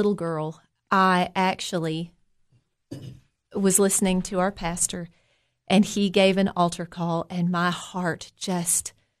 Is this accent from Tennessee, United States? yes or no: yes; Tennessee, United States; I actually was born and raised in Fentress County.